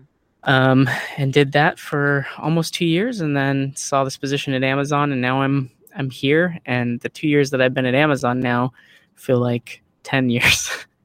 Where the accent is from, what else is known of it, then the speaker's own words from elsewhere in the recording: Arizona, United States; went back to my hometown in Arizona. It's a small town with a college, a community college.